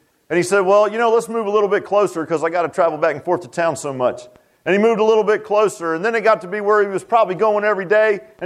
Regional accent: Virginia Beach, Virginia, United States; I mean, I grew up in Virginia Beach. I mean, at the time when I grew up, Virginia Beach was kind of a sleepy little town.

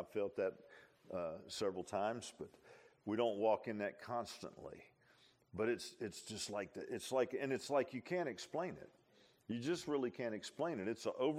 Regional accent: Virginia Beach, Virginia, United States; I grew up in Virginia Beach and I lived at the ocean

